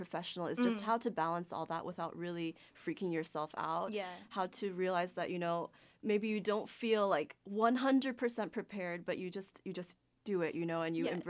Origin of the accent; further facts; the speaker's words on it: Portland, Oregon, United States; also born or lived in Seattle; I'm originally like a Pacific Northwest kind of girl because I grew up in Portland and Seattle.